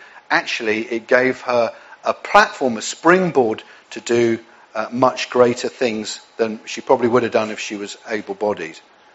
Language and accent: English; England, United Kingdom; we're very understated as English people, accepting of situations rather than pushing the issue and changing things.